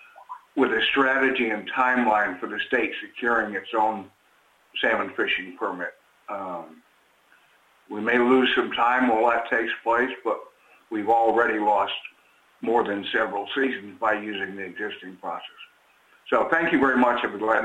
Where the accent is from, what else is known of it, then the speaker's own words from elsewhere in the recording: Tacoma, Washington, United States; I'm from Tacoma, Washington.